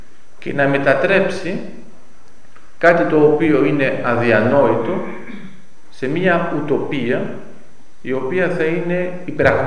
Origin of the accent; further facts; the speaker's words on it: Volos, Thessaly, Greece; Εγώ, ξέρετε, είμαι από το Βόλο. Στο Βόλο έχουμε το Πήλιο.